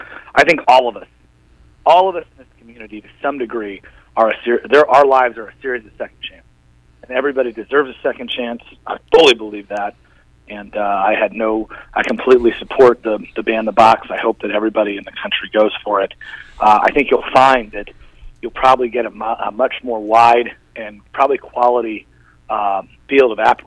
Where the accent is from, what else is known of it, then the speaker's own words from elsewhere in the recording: Arizona, United States; I grew up in Midtown, and people look at the Great Western Bank building, which is now, I guess they call it 5555 Broadway or whatever it is.